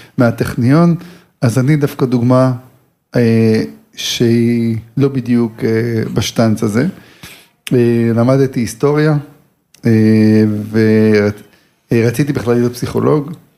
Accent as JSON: {"language": "Hebrew", "town": "Herzliya", "region": "Tel Aviv District", "country": "Israel", "tie": "born there", "lives_now": "Tel Aviv, Israel", "said": "אני בן 56, נולדתי בהרצליה, אני גר היום בתל אביב"}